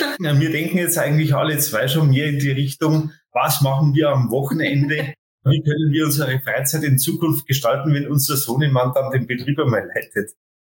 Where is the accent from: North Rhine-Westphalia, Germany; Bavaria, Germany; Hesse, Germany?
Bavaria, Germany; bei uns in Bayern